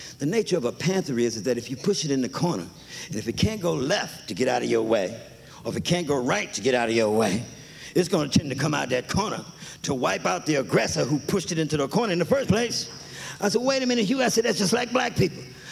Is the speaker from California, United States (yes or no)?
yes; Oakland, California, United States; We lived up in North Oakland. Merritt College is in North Oakland. We're four blocks from the Berkeley city limits in North Oakland.